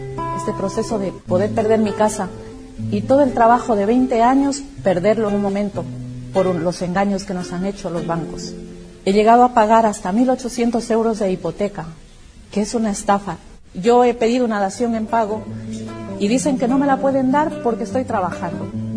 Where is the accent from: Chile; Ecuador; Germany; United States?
Ecuador; now in Spain; Soy una inmigrante ecuatoriana, llegué aquí a España hace 20 años, con mucha ilusión. Llegué muy joven y empecé a trabajar en servicio doméstico.